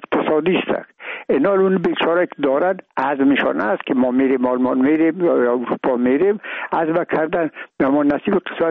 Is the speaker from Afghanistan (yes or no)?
yes; Afghanistan